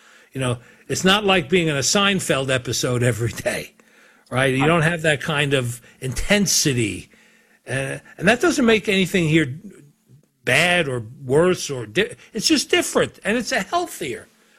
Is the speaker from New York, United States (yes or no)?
yes; New York, United States; born there; in New York where I was born and in Europe where my, you know, ancestors came from, that I feel some sense of belonging in a weird way.